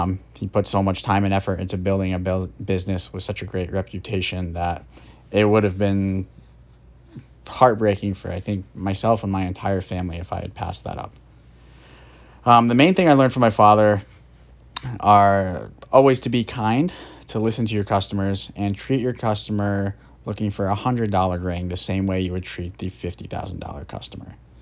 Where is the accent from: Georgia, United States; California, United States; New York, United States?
New York, United States; Ithaca; I grew up in Ithaca, and my passion was always hockey. After graduating from Ithaca High School in 2013